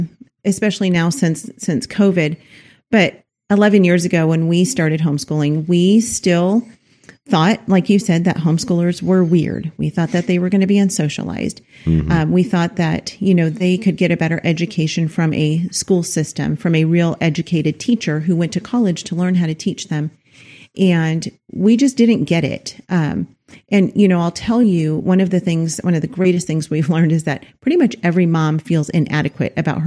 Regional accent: Los Angeles, California, United States; Well, we're from Los Angeles.

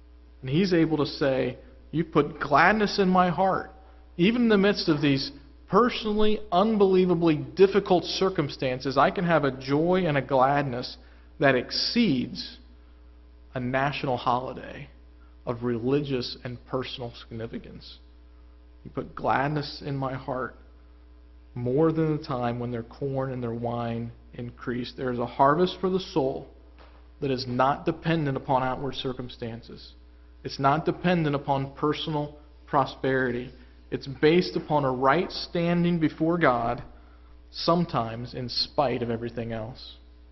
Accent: Illinois, United States; I grew up in Illinois, and probably half or three quarters of the men in the church were in some way connected to agriculture.

